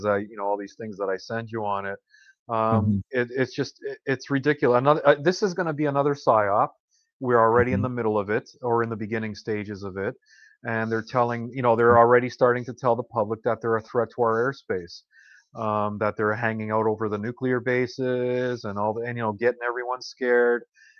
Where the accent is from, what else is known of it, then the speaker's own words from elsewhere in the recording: Canada; Hey, look, you know, as a Canadian citizen, I think even Euro, I'm not sure, but I'm allowed to stay there 6 months out of a calendar year